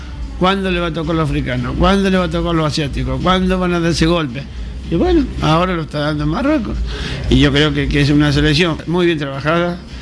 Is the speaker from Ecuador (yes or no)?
no; Argentina; Y como argentino, la selección argentina, que tenga esa tercera estrellita.